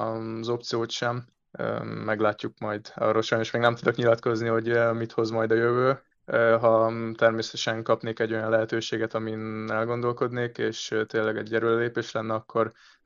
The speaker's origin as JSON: {"language": "Hungarian", "town": "Győr", "region": "Győr-Moson-Sopron", "country": "Hungary", "tie": "born there", "said": "Én győri születésű is vagyok"}